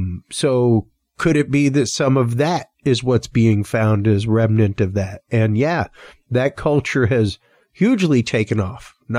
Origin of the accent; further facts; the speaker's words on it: Houston, Texas, United States; No, no, that's all right. I'm from Houston, buddy.